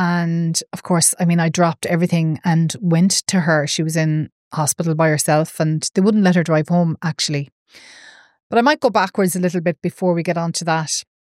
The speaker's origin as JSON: {"language": "English", "town": "Roscommon", "region": "Connacht", "country": "Ireland", "lives_now": "Galway, Ireland", "said": "I'm originally from Roscommon, but living in Galway, Ireland."}